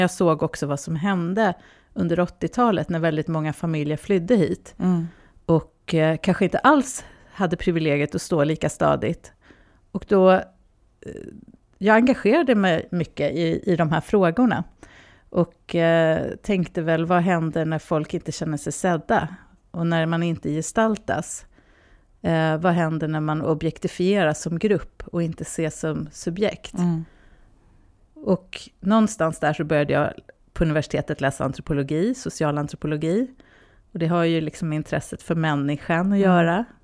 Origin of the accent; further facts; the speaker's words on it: Stockholm, Stockholm County, Sweden; also born or lived in Iran; jag växte upp i Stockholm.